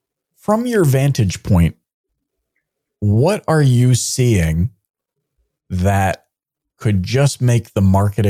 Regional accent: Canada; obviously my affinity for anyone who hails from my home country. So Got to shout out Canada and just say it's always a delight to connect with y'all.

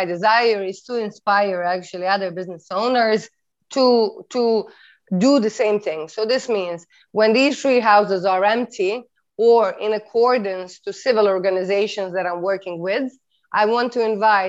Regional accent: Dubrovnik, Dubrovnik-Neretva County, Croatia; English is a second language; I'm actually from Dubrovnik.

